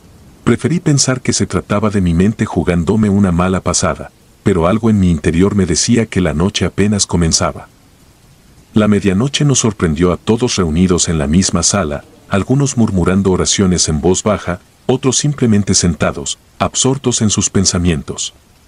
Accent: Oaxaca, Mexico; soy de Oaxaca. Durante mi infancia viví siempre en la casa de mis abuelos, ubicada en un pequeño poblado donde las montañas recortan el horizonte y los caminos están hechos de tierra irregular.

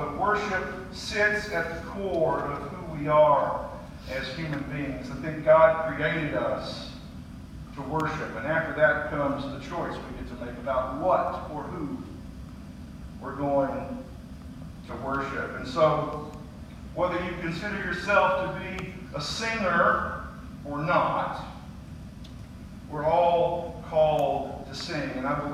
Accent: Paris, Texas, United States; I grew up in Paris. My parents are here. They still live in Paris.

